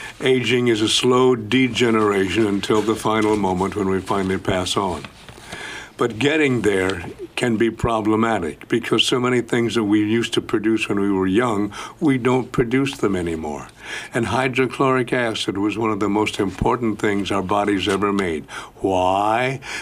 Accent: Midwest, United States; I must know this guy because we're both from the Midwest.

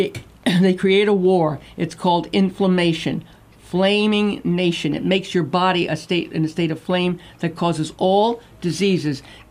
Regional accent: New York, United States; maybe because I was brought up in New York and you were brought up in Iowa and everything else.

